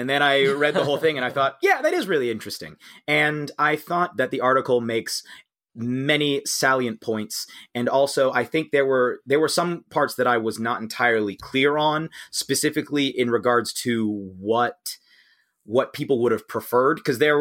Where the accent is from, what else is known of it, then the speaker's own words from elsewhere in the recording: United States; also born or lived in United Kingdom; coming to this as an American/British person